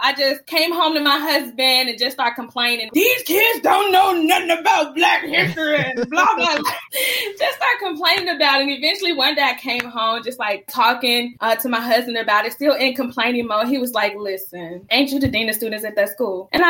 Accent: Memphis, Tennessee, United States; now in Nashville, United States; I'm originally from Memphis. When I first moved to Nashville, I wanted to get an education

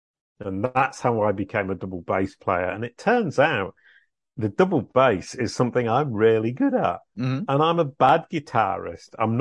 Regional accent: Leeds, Yorkshire and the Humber, United Kingdom; Because I was brought up in Yorkshire in Leeds, which is about 60 miles away.

